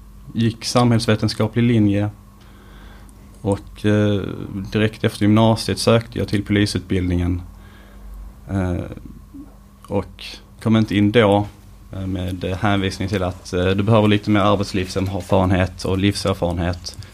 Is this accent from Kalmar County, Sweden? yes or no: no; Höör, Skåne, Sweden; Jag är uppvuxen i Hör, och det var kanske min... man ville söka sig till någon lite större stad.